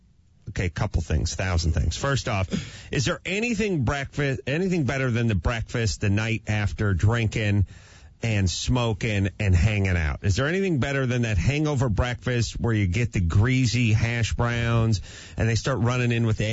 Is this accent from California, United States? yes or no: yes; North Hollywood, California, United States; I grew up on Houston Street in North Hollywood.